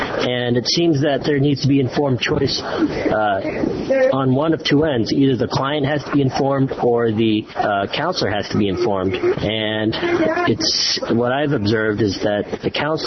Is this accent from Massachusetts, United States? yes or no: no; Chicago, Illinois, United States; I'm from Chicago.